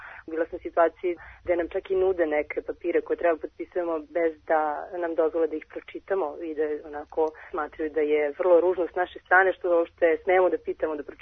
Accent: Vinkovci, Vukovar-Srijem County, Croatia; moved away; Iz Vinkovaca smo otišli u oktobru 1991. Došli smo ovdje praktično, ostali bez ičega i to se do dan danas nije promenilo.

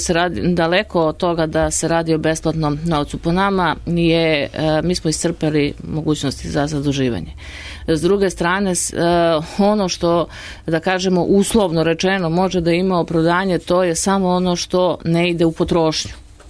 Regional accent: Valjevo, Kolubara District, Serbia; s obzirom da ja dolazim iz Valjeva

